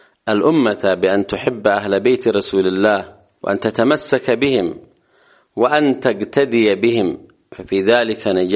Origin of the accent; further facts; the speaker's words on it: Yemen; حتى أننا نلحظ أنه في بلدنا اليمن هذا الشعب العظيم